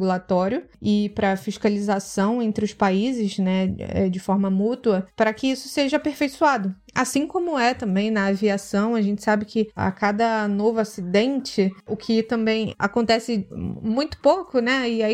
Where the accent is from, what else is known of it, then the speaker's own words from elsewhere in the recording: Angra dos Reis, Rio de Janeiro, Brazil; aqui na minha cidade natal, em Angra